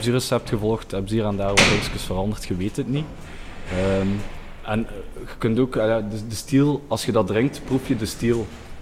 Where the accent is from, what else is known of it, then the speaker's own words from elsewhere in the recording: Ghent, Flemish Region, Belgium; now in Zwalm, Belgium; ik ben eigenlijk nog als echte Gentenaar. Heel mijn leven gewoond.